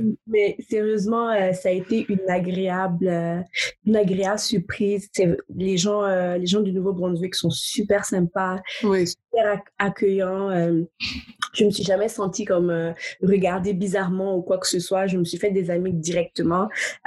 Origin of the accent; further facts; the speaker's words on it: Burkina Faso; moved away as an adult; now in Canada; Fait que je suis originaire du Burkina Faso, qui est un petit pays en Afrique de l'Ouest. Alors, fait que j'ai vraiment grandi, je suis née là-bas, j'ai grandi là-bas jusqu'à mes 18 ans